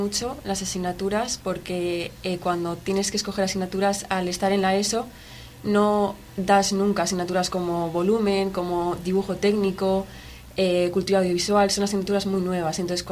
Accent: Guriezo, Cantabria, Spain; Pues yo vengo de Guriezo y tengo 17 años también.

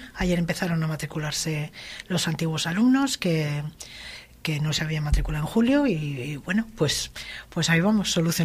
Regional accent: Madrid, Community of Madrid, Spain; moved away; yo soy de Madrid, empecé en Madrid, luego por circunstancias vine para acá

